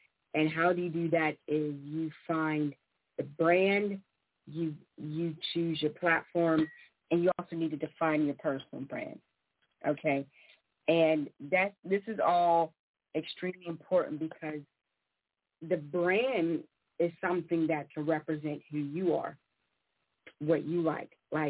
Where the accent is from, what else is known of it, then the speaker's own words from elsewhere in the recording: Pittsburgh, Pennsylvania, United States; I'm just somebody from Pittsburgh, Pennsylvania.